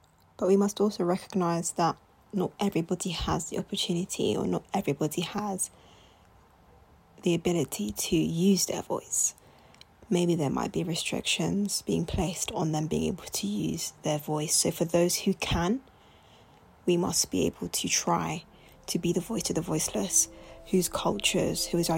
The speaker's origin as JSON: {"language": "English", "country": "United Kingdom", "tie": "born or raised there", "said": "I was raised in Britain, but I also have my background, my culture, my heritage, my ancestors, my family are originally back from Kenya, and that is where I'm from."}